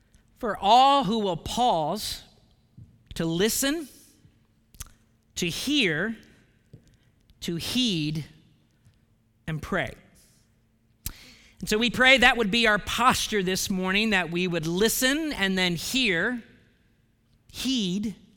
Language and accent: English; Ohio, United States; moved away; Well, the year that I left Ohio, that was about 14 years ago. The year that I left Ohio, my home state made the news because an Ohio pastor made the news.